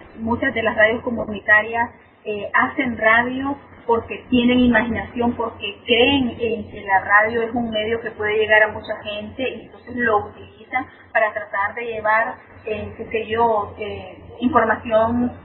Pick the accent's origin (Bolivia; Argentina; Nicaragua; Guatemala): Nicaragua; me encantan las radios acá en mi país, porque trabajamos con las uñas